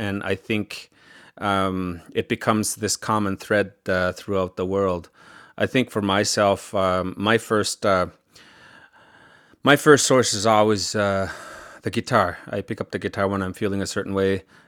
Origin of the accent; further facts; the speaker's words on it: Lachine, Quebec, Canada; born there; I was born in Lachine